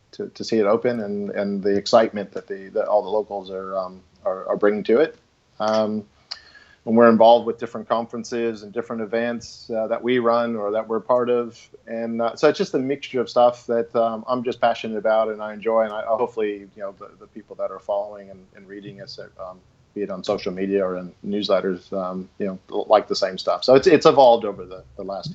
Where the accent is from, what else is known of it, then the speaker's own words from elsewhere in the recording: Los Angeles, California, United States; moved away as an adult; now in Australia; Yeah, it's a bit of a mutt, I think, because I'm originally from Los Angeles. I came out here in 2000, so I've had about 18 years living here.